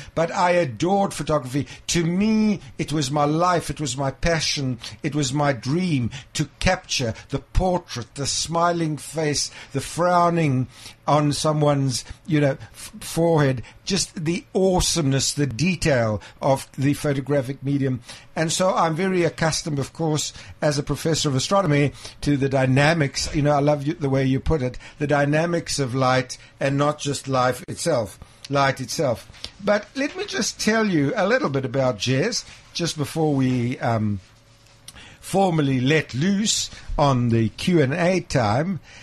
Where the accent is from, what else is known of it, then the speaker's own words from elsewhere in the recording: Krugersdorp, Gauteng, South Africa; as a young schoolboy growing up in Krugersdorp, I had such a passion, Jess, for photography.